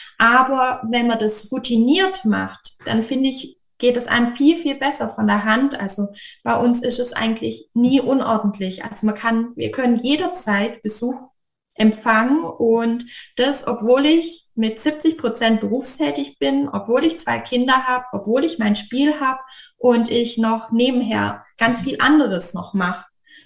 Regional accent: Böblingen, Baden-Württemberg, Germany; ich komme aus Süddeutschland. Genauer gesagt komme ich aus der Region Böblingen, das ist nahe Stuttgart

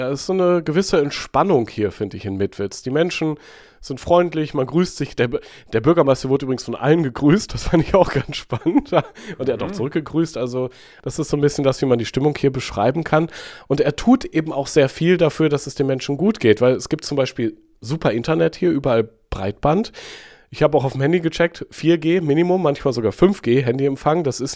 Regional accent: Detmold, North Rhine-Westphalia, Germany; moved away; ja, wir kommen aus Detmold.

